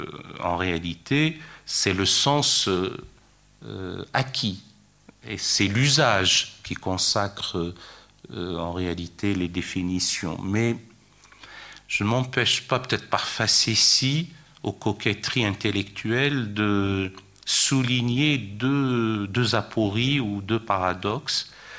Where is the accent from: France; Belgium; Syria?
France; Et même chez nous, en France, avec nos propres concitoyens